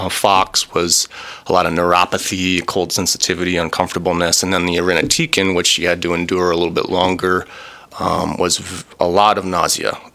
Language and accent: English; Excelsior, Wisconsin, United States; I grew up in the Blue River area, down in the little town of Excelsior.